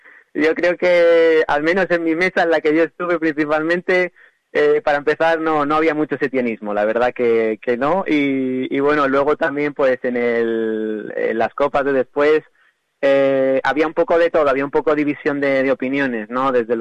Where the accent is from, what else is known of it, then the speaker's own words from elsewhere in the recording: Vinaròs, Valencian Community, Spain; yo soy de Vinaroz y voy a ir igualmente, o sea, ya me programé las noches viejas para pasarla aquí en Vinaroz